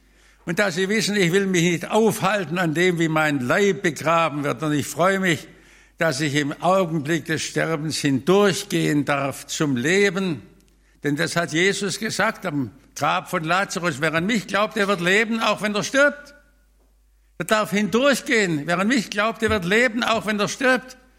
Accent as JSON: {"language": "German", "town": "Stuttgart", "region": "Baden-Württemberg", "country": "Germany", "tie": "born or raised there", "said": "Man hat zuerst bestrahlt, war bei uns in Stuttgart. Und wir haben dann über Monate das miterlebt. Ich war damals ein Junge mit 14 Jahren."}